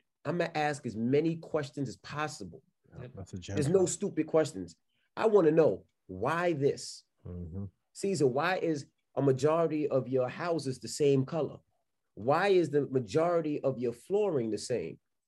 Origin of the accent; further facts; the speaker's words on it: Queens, New York, United States; I'm from Queens, New York.